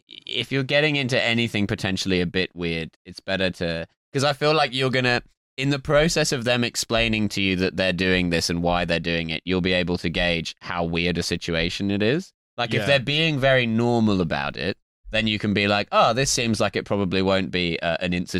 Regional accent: East of England, United Kingdom; I'm from Essex.

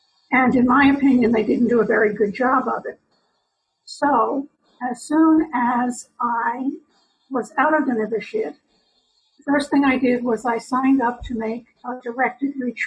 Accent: New York City, New York, United States; born there; accent: New York; So I was born in New York. You might hear my New York accent. It comes through on microphone kinds of things.

